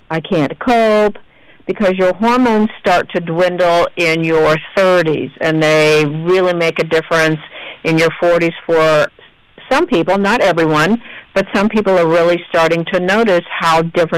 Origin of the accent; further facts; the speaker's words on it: Kansas City, Missouri, United States; I do. I grew up in Kansas City, and Dr. T, or Gino, was from Kansas City also.